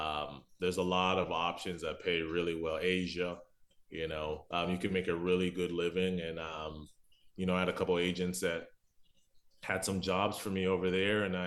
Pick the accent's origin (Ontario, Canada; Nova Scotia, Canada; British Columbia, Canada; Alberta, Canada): Ontario, Canada; Toronto; Like I said, growing up in Toronto, it's so diverse.